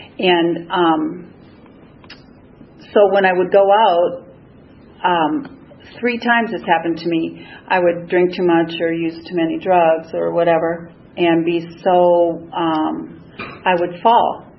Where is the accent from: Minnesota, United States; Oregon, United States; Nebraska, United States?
Minnesota, United States; And I'm from Minnesota, excuse me, I forgot to tell you that.